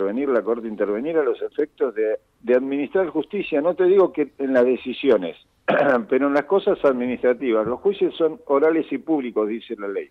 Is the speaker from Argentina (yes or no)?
yes; Argentina; Como justicia, como argentinos, y la imagen que dimos en el mundo